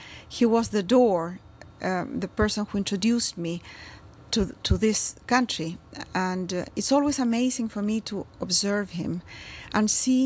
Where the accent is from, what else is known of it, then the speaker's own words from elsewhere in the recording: Santiago, Santiago Metropolitan Region, Chile; In addition, I grew up in Santiago, Chile, where any natural tendency towards self-contemplation is quickly nipped in the bud.